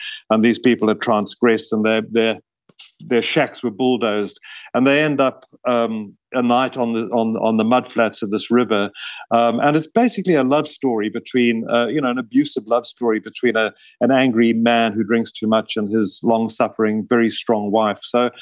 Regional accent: Durban, KwaZulu-Natal, South Africa; during the university vacation, I was in Durban, which is my hometown, and it was playing at the University Theatre.

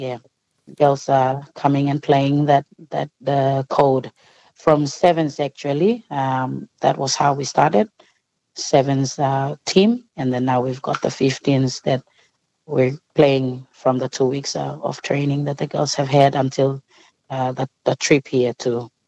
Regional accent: Papua New Guinea; because I'm not from Port Moresby, I'm from the second city of PNG.

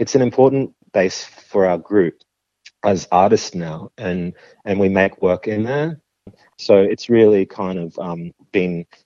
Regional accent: Chimbu Province, Papua New Guinea; And we're from the south region of Chimbu province in the highlands, and there's over 900 languages and tribes.

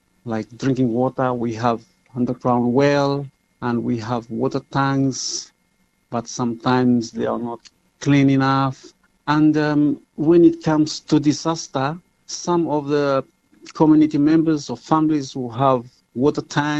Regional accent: Vanuatu; English is a second language; I come from Vanuatu, and this is my first time coming to Australia, especially in Tasmania, working as a seasonal worker.

